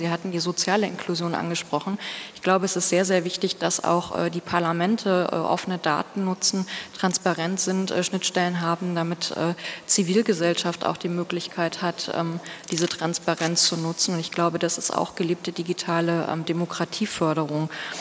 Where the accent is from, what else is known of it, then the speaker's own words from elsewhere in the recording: Gummersbach, North Rhine-Westphalia, Germany; weil ich komme aus Gummersbach